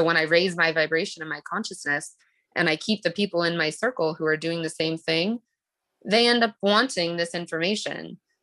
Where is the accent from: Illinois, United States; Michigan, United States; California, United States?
California, United States; El Dorado Hills; I grew up in El Dorado Hills in like a more suburban area, and we ended up moving when I was pretty young